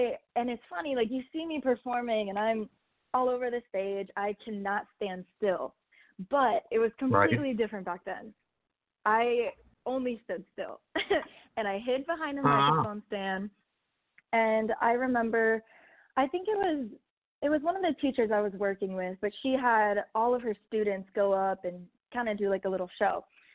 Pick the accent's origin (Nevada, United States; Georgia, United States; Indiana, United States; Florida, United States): Nevada, United States; Las Vegas; Oh, well, I was born and raised in Vegas, if I didn't tell you that already.